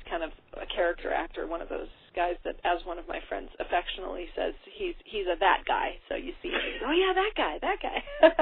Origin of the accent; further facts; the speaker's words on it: Los Angeles, California, United States; also born or lived in Houston; I was born in Houston, Texas. Yep. And okay. Raised in Los Angeles from the time I was 5.